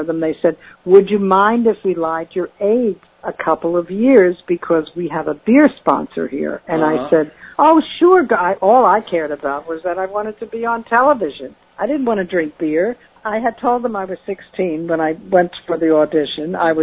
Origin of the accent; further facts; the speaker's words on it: Philadelphia, Pennsylvania, United States; I was born in Philadelphia. My parents were born in Philadelphia. My brothers were born in Philadelphia. My cousins, my aunts and uncles, we are all Philadelphia natives. And just growing up in Philadelphia alone is like growing up in a major song fest.